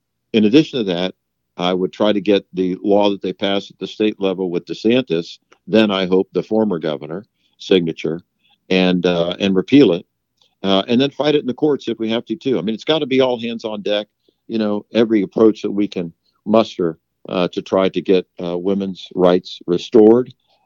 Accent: St. Petersburg, Florida, United States; representing St. Pete, my hometown, and part of Tampa Bay.

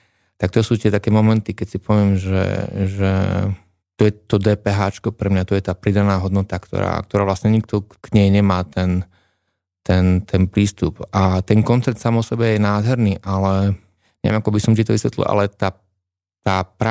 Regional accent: Košice, Košice Region, Slovakia; Košice sú moje rodné mesto

